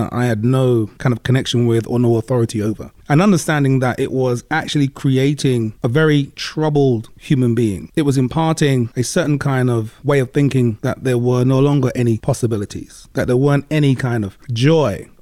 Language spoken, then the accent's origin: English; London, United Kingdom; And I immediately hark back to my early years as a young kid growing up in London and seeing the National Front on the street corners.